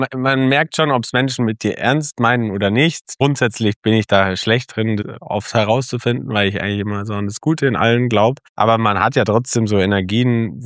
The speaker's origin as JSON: {"language": "German", "region": "Bavaria", "country": "Germany", "tie": "born or raised there", "said": "Ich bin toll aufgewachsen im Allgäu."}